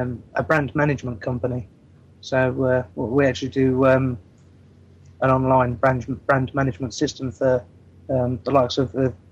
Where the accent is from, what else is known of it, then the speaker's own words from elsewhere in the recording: South East England, United Kingdom; I'm from Surrey, and I'm doing the developer course with Train to Game.